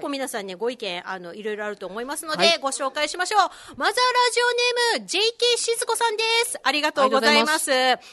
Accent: Kyushu, Japan; いやもともとね、あの私ほら、うん、あの九州の生まれ育ちなので

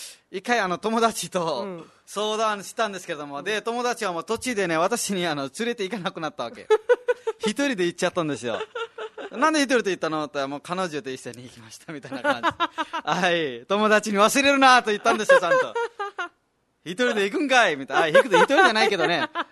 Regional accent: Nepal; Japanese is a second language; 私もネパール人なんですけど、

